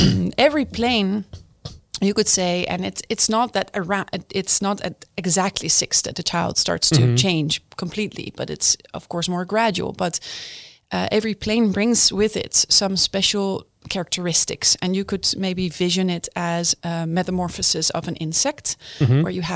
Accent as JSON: {"language": "English", "country": "Netherlands", "said": "I am from the Netherlands, so originally Dutch."}